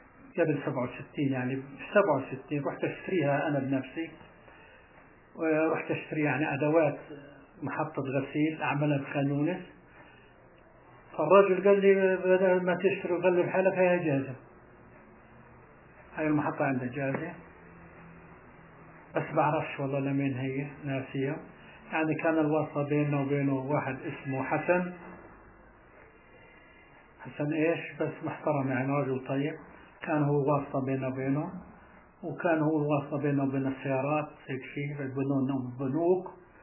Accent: Gaza, Gaza Strip, Palestine; شركة بامي اللي موجودة عندنا في غزة.

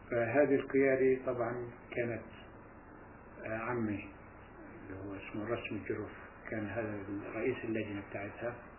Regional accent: Palestine; moved away; إحنا بقينا في البلد إلى منتصف الليل اللي خرجنا منه نتيجة الاحتلال لما احتلوا قريتنا.

